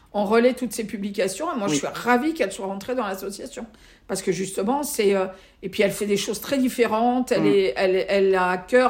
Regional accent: Toulouse, Occitanie, France; moi je suis originaire de Toulouse, donc j'ai une maison près de Carcassonne.

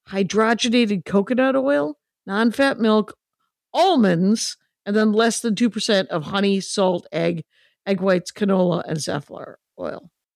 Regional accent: South Milwaukee, Wisconsin, United States; I'm from Wisconsin

